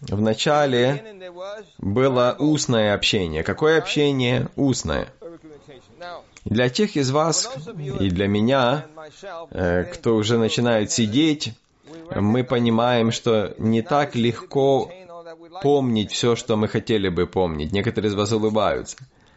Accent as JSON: {"language": "Russian", "town": "Brooklyn", "region": "New York", "country": "United States", "tie": "born or raised there", "said": "я вырос в Бруклине, в Нью-Йорке, и я учился в государственной школе"}